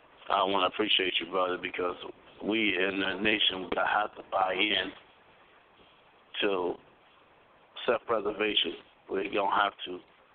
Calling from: Philadelphia, Mississippi, United States; I'm calling from Philadelphia, Mississippi.

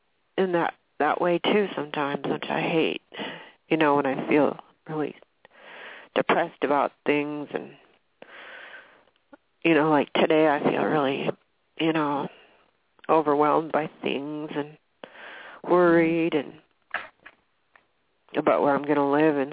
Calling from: Washington, United States; Washington State.

